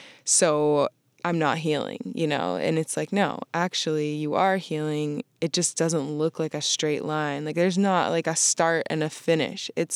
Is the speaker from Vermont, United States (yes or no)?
yes; Vermont, United States; I was raised in Vermont.